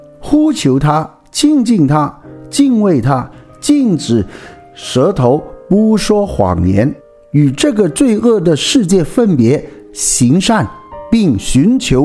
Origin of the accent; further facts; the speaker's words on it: China; 就好像我们中国人有一句话，水能覆舟，也能载舟。